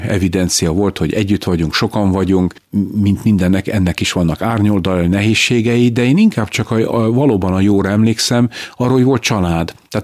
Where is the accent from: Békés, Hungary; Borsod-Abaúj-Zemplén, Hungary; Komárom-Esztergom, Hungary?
Békés, Hungary; Békéscsaba; born there; Békés Csabán születtem 11. gyermekként, szüleim hívő emberek voltak